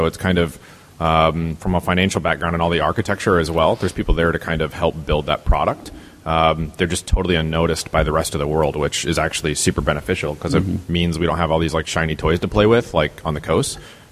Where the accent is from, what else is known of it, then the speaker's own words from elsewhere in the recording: Iowa, United States; So I grew up in Iowa. I had another company in Iowa before that I sold and kind of decided to stay in Iowa